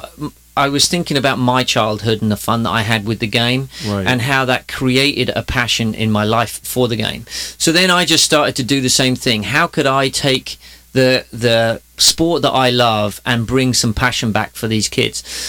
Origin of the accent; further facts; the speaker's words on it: England, United Kingdom; now in California, United States; Sure. I'm actually English. I moved here 14 years ago now.